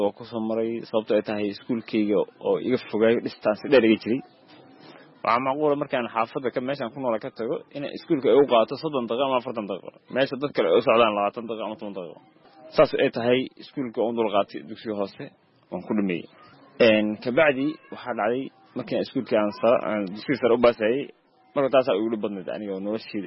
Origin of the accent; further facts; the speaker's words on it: Mogadishu, Banaadir, Somalia; moved away; also born or lived in Matwaan, Hiiraan; noloshii waxaan ku soo qaatay magaalada Muqdisho